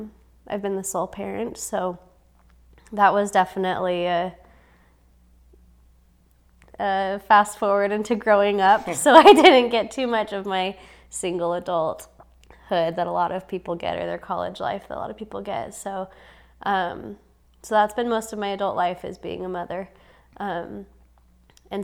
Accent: Fountain Hills, Arizona, United States; I'm from Fountain Hills, Arizona, which is like a suburb of Phoenix, Mesa area.

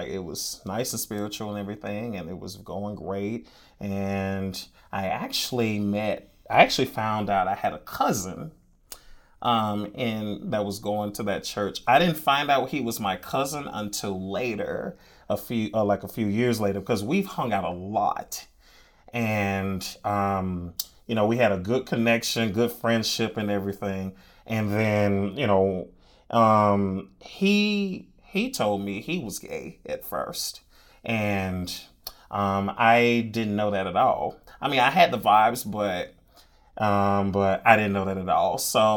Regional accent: Tuskegee, Alabama, United States; Well, I am from Tuskegee, Alabama, born and raised. I am the oldest of three kids.

